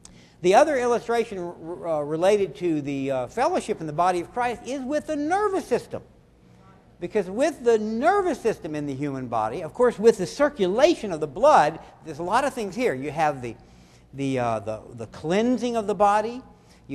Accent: Louisiana, United States; I'm from South Louisiana, so I always say everything kind of funny.

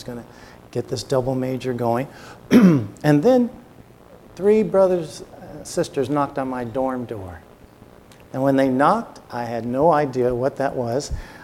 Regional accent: Oakland, California, United States; But I grew up in Oakland, California during the 60s

